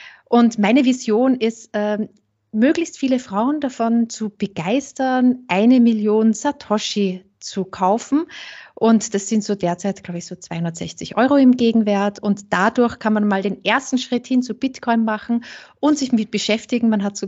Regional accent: St. Pölten, Lower Austria, Austria; Nee, ich komme aus St. Pölten, aus Niederösterreich, nicht so weit weg vom Burgenland.

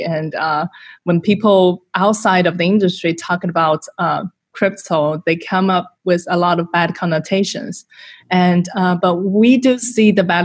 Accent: Shanghai, China; I am from China, and then from Shanghai. This is my hometown, which I really love a lot.

